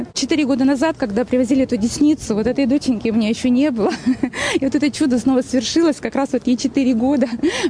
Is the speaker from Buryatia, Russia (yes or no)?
no; Yekaterinburg, Sverdlovsk Oblast, Russia; мы из Екатеринбурга с моими дочками Марией и Екатерина